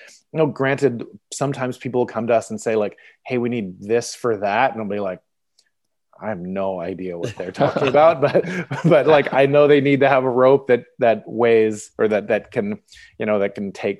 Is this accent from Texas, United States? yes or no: no; Portland, Oregon, United States; So my background is, I'm from Portland originally.